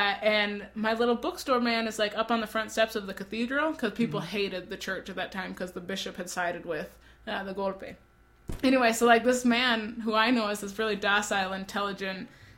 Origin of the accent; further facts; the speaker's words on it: Minnesota, United States; I'm from Minnesota, you know?